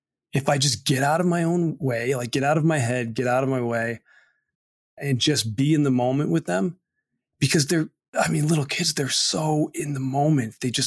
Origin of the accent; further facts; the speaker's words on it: Ireland; because I'm an Irishman